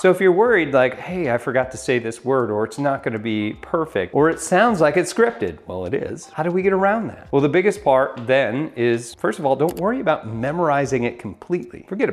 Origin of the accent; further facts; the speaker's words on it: Northeast, United States; You know, I'm from the Northeast, so we all like talk with our hands.